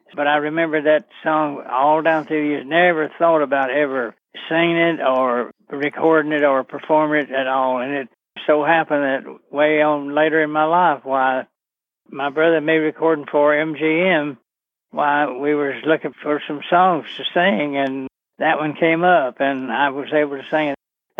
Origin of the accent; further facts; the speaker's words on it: Hyden, Kentucky, United States; I was born there in Hyden, but we actually moved over on what they call a Thousand Sticks, which is 4 miles across a mountain.